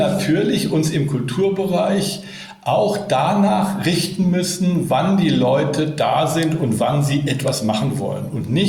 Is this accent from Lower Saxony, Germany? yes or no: no; Berlin, Germany; hier in meiner Heimatstadt Berlin